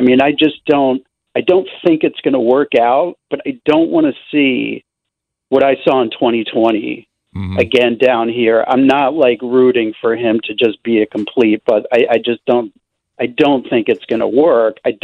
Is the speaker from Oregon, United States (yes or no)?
no; Philadelphia, Pennsylvania, United States; And I'm from Philadelphia, obviously.